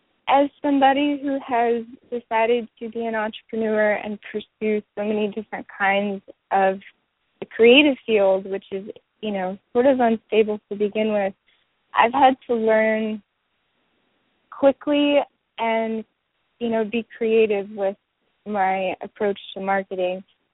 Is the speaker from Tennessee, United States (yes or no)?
yes; Memphis, Tennessee, United States; born there; now in Arlington, United States; I was born in Memphis, and I've lived in Arlington in the same house now for 15 years.